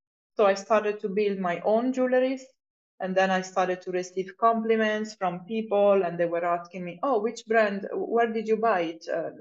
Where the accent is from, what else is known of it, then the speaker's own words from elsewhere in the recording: Italy; English is a second language; moved away as an adult; now in Finland; I'm originally from Italy, but I moved to Finland in 2015.